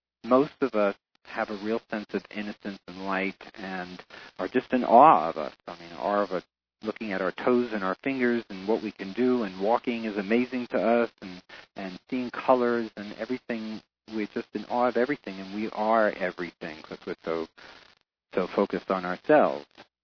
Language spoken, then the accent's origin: English; New York, United States; now in Los Angeles, United States; In fact, I'm very thrilled that the Angels beat the Yankees tonight, even though I'm from New York, but I live in L.A.